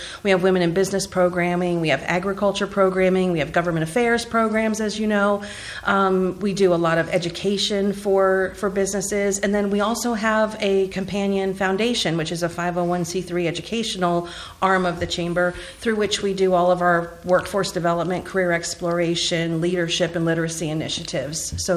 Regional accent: Pennsylvania, United States; I grew up in a very rural area similar to Bedford County. I grew up in Bradford County, Pennsylvania, Wyalusing Valley High School is where I graduated from

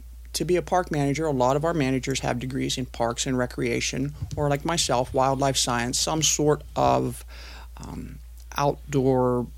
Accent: Pennsylvania, United States; And my dad, we grew up in the country. I grew up in Clearfield County.

